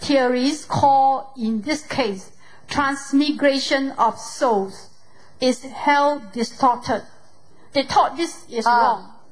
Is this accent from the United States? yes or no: no; Indonesia; English is a second language; I come from Indonesia and I bring my father who is already 71 years old.